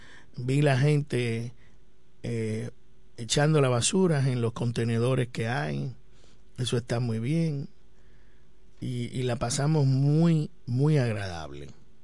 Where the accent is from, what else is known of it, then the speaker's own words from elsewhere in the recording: Dominican Republic; nosotros como ciudadanos dominicanos en la República Dominicana